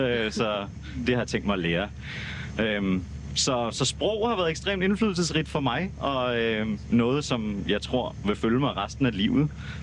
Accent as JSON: {"language": "Danish", "town": "Copenhagen", "region": "Capital Region of Denmark", "country": "Denmark", "tie": "born or raised there", "said": "Jeg er vokset op her i København, i Valby, og jeg har boet her det meste af mit liv. Har også studeret både i Frankrig og i Portugal."}